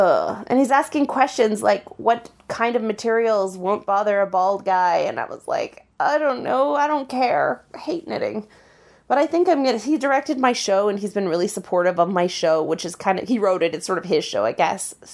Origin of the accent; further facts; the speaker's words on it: Edmonton, Alberta, Canada; I know it's July, but, you know, I'm from Edmonton.